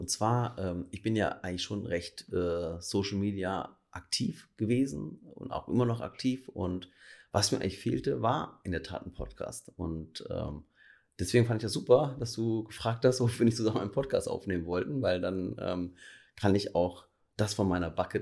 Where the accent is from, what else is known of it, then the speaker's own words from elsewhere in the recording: North Rhine-Westphalia, Germany; ich bin halt aus dem Ruhrgebiet, aus dem tiefsten Pott.